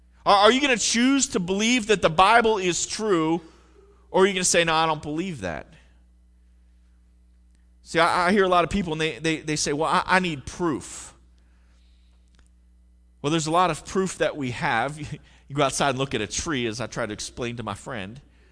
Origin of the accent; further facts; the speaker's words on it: Pennsylvania, United States; I've told you before, I was born and raised in Pennsylvania.